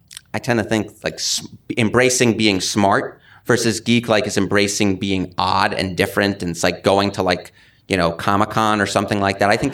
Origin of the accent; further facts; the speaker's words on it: New York City, New York, United States; I grew up in the Bronx, was not a Yankee fan, hated the Yankees, was a Met fan